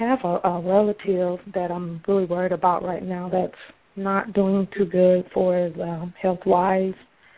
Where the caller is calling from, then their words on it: Florida, United States; I'm calling from Florida.